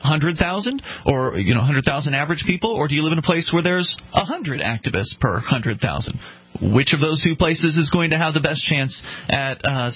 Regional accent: the South, United States; I'm a little slow. I'm from the South.

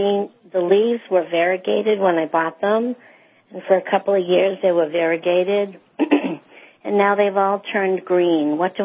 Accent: York, Maine, United States; I'm the girl from York, Maine, that's going to bring you some cottonseed plants.

